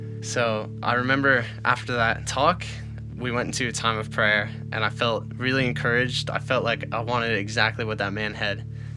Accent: Charlottetown, Prince Edward Island, Canada; I'm 19 years old. I come from Charlottetown, Prince Edward Island, Canada. And this is the story of how I've come to my faith. So I grew up in a large Catholic family.

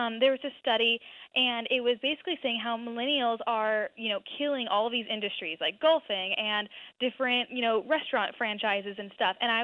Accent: Florida, United States; now in New York City, United States; I'm from Florida, and like now I live in New York City, which there's no golf courses anywhere.

